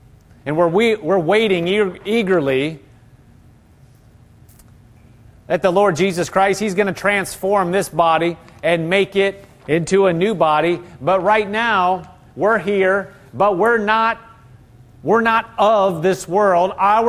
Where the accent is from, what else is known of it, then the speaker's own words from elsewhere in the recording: Massachusetts, United States; You say, well, no, I'm from Massachusetts. I grew up here.